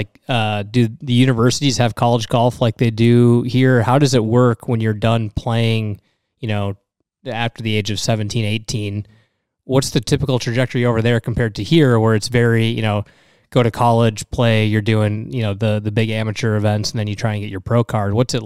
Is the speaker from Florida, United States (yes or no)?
no; Little Rock, Arkansas, United States; also born or lived in Cabot; Yeah, I was actually born in Cabot, and then we lived in Little Rock.